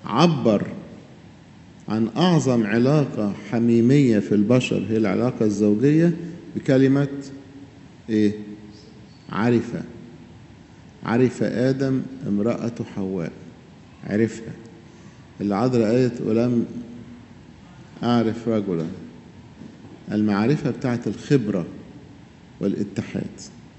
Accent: Egypt

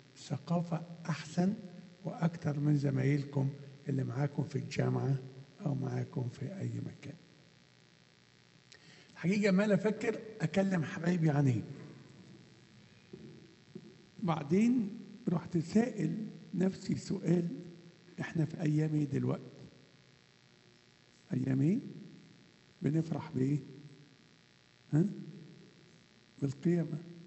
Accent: Upper Egypt, Egypt; accent: Sa'idi; المشكلة الأولى إن أنا صعيدي فبتكلم بالصعيدي، بعدين ترجمة من صعيدي إلى مصري ومن مصري الإنجليزي

